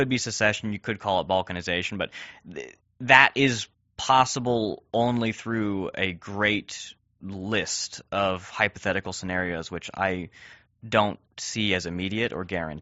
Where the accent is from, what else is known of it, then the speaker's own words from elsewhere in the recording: the South, United States; I love the history of the South. I'm a Southerner myself. I'm proud that Texas fought for the Confederacy